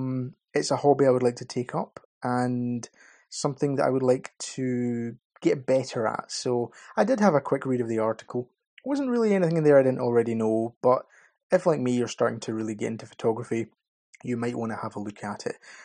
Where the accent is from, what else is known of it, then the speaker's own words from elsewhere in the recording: United Kingdom; being British, what we do is we say, look, we need to help